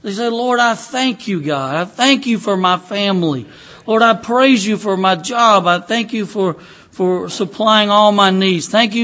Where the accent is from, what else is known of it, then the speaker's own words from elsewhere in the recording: United States; I grew up in Cook County and on a farm. We cropped tobacco and, believe it or not, there's some pulpwood.